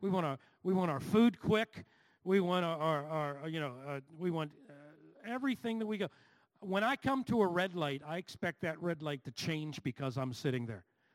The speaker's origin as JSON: {"language": "English", "town": "Turtle Creek", "region": "Pennsylvania", "country": "United States", "tie": "born or raised there", "said": "I always love coming back to Pittsburgh. This is my home, and I grew up in Turtle Creek"}